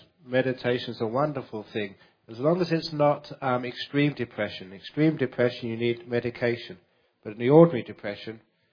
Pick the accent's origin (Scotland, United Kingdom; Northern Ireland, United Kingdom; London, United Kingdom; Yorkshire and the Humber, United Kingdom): London, United Kingdom; born there; I should have been born in an Asian country, in a Buddhist country. I made some big mistake getting born in London.